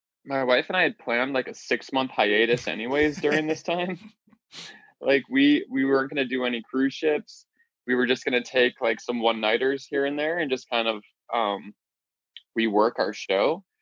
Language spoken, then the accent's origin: English; Wisconsin, United States; Hey, man, I'm from Wisconsin, I'm okay with hay.